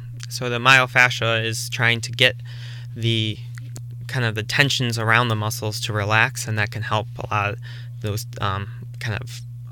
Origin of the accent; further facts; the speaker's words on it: Rochester, New York, United States; I'm from Rochester. I just went to undergrad out in Cleveland.